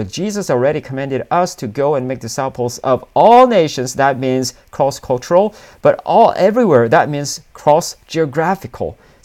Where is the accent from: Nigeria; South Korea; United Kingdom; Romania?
South Korea; I'm from Asia, I'm from South Korea